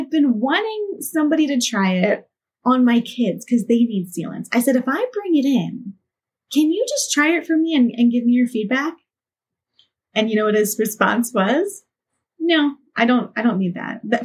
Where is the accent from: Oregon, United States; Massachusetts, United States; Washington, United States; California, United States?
Oregon, United States; Portland; It'll take place in my hometown in Portland, Oregon.